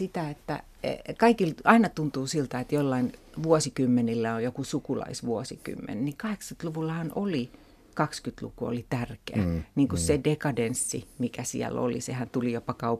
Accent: Turku, Southwest Finland, Finland; Mä kasvoin Turussa, suht pienessä kaupungissa

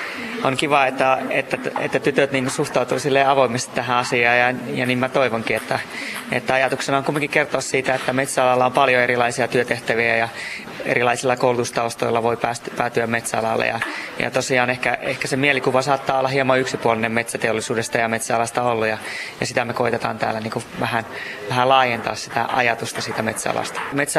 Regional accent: Southwest Finland, Finland; itse olen maalta kotoisin tuolta Varsinais-Suomesta

